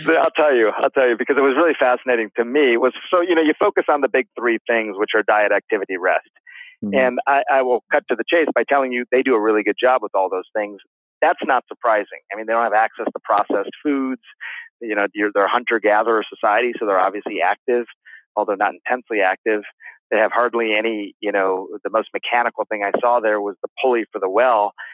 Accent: United States; you know, I'm an American doctor. I practice medicine in this system as a neurosurgeon.

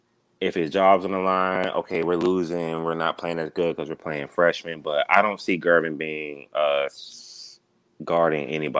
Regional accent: Tampa, Florida, United States; I'm from Tampa, so I know it is.

